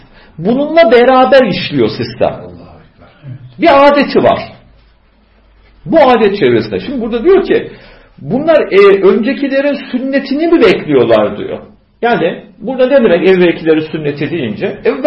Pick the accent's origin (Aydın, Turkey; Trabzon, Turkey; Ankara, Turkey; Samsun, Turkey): Aydın, Turkey; Mesela ben Ege'liyim. Bizim ilçede Afrodisias diye bir antik kent var.